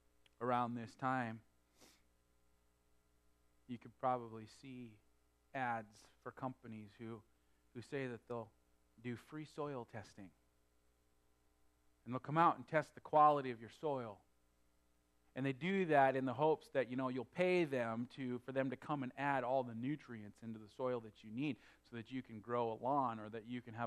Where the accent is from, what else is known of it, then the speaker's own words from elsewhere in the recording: North Dakota, United States; When I was growing up in North Dakota with all those farm fields and so on, man, I lived in the Red River Valley, and it was just deep, deep black, black dirt.